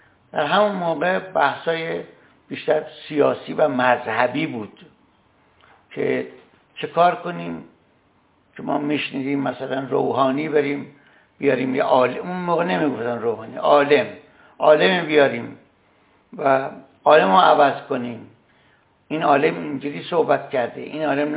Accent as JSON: {"language": "Persian", "town": "Varamin", "region": "Tehran Province", "country": "Iran", "said": "و اما من حقیر که اهل کجا هستم"}